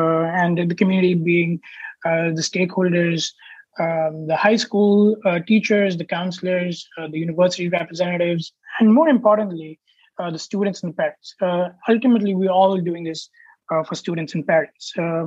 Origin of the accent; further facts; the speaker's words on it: India; So I grew up in India